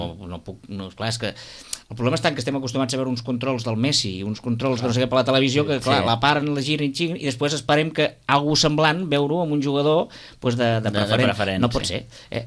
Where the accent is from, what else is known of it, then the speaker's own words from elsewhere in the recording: Sitges, Catalonia, Spain; nosaltres mateixos, que som els de Sitges